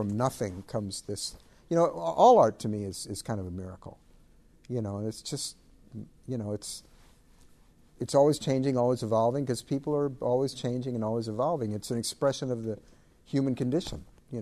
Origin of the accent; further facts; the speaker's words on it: St. Louis, Missouri, United States; like teenage dances around where I grew up in St. Louis.